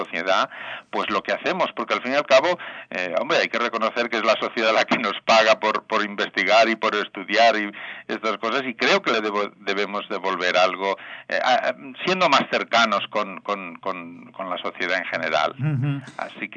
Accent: Cuerva, Castilla-La Mancha, Spain; Hace poco di una conferencia en un pueblo de Toledo, en Cuerva, bueno, es en mi pueblo

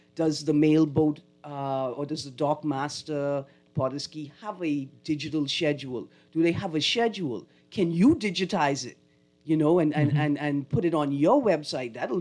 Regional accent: United Kingdom; You know, and us being British and all of mm. our sort of culture coming out of Britain for the most part

